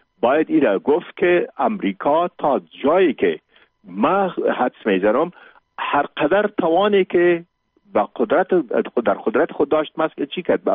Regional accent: Afghanistan; امی ما افغان هستیم

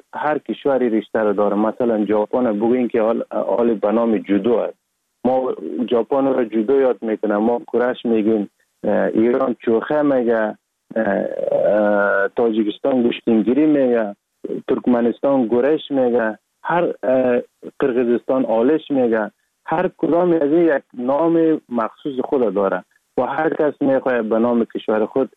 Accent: Sheberghan, Jowzjan, Afghanistan; born or raised there; also born or lived in Sar-e Pol

